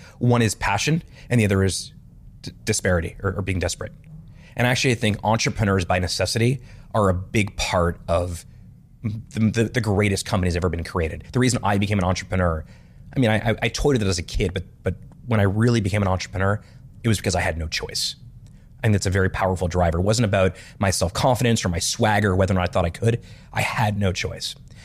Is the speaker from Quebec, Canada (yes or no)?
yes; Montreal, Quebec, Canada; when I was 13 years old, I grew up in Montreal.